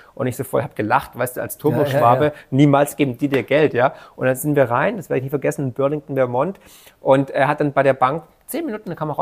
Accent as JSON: {"language": "German", "region": "Baden-Württemberg", "country": "Germany", "accent": "Swabian", "said": "Dann, man hört es, ich bin Schwabe"}